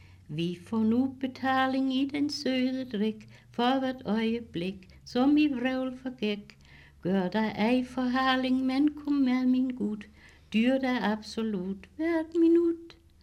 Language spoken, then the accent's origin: Danish; Region of Southern Denmark, Denmark; Jeg søger, jeg var jo op fra Nordslesvig.